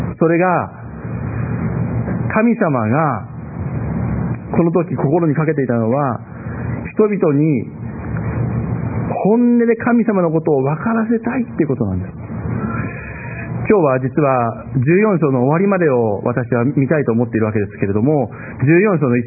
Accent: Chiryu, Aichi, Japan; 愛知県の出身、知立市というちっちゃな町の出身ですが、その市内にある県立の高校を出ました。

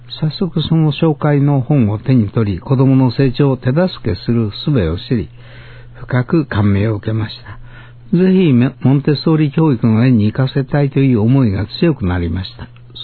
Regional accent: Okayama, Japan; 私は岡山生まれの岡山育ちです。

